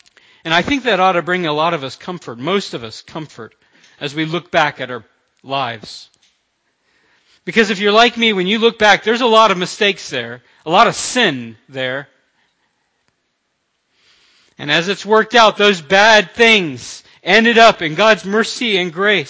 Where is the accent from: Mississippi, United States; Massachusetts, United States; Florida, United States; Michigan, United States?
Florida, United States; I mean, I'm from Florida. I know what these lightning storms are like.